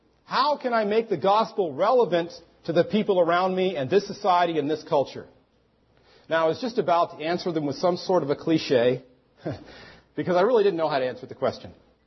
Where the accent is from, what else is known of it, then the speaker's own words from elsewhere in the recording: United States; And I don't mean to say that because I'm an American, but it's true.